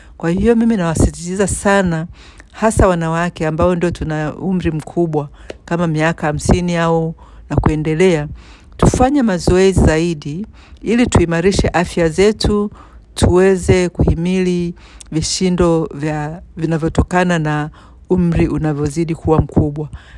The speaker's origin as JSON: {"language": "Swahili", "country": "Tanzania", "lives_now": "Australia", "said": "naishi hapa Australia ya Kusini. Ninatoka Tanzania"}